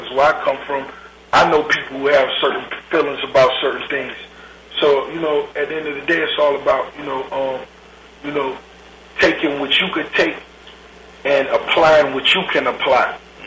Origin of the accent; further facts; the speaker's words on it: Miami, Florida, United States; I see different parallels from stories I've seen in the streets growing up in Miami.